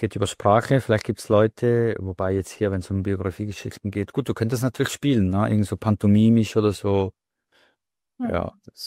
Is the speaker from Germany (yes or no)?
no; Switzerland; now in Western Switzerland; Schweiz, ne, mit vielen Generationen Schweizer Familie. Aber ich bin auch in die Westschweiz gewandelt